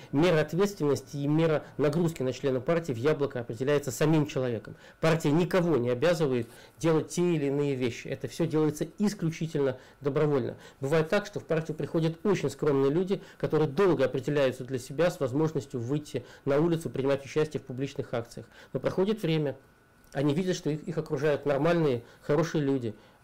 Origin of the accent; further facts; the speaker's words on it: Moscow, Russia; Я из Москвы, скоро поступаю на политолога